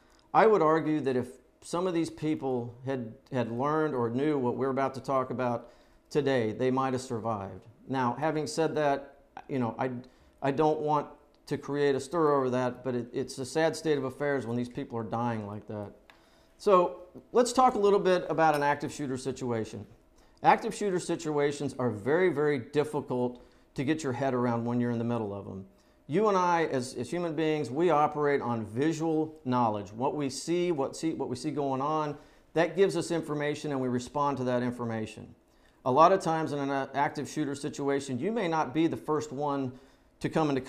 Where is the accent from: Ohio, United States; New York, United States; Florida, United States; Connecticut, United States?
Florida, United States; Orlando; And then you have the Pulse nightclub in Orlando, Florida, which is my hometown